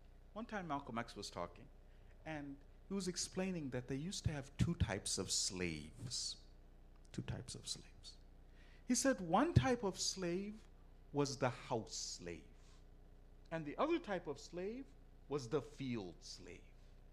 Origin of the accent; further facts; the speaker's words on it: Canada; born there; Just because I was born here in Canada, does that mean I'm a biscuit?